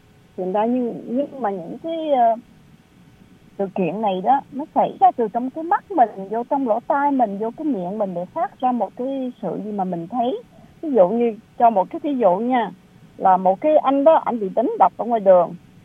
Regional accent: Ho Chi Minh City, Vietnam; khi mà mình lớn lên ở Sài Gòn đó, mình ở đường rất là lớn, nhưng mà điều hàng xóm mình quen biết hết.

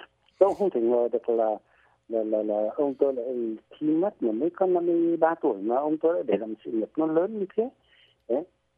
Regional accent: Hanoi, Vietnam; Thế ba tôi lấy mẹ tôi ở Hà Nội. Sinh nhật chúng tôi là người Hà Nội.

